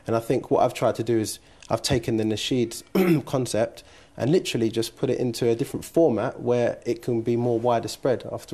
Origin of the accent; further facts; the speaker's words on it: United Kingdom; I think in terms of as being a British Muslim, we do.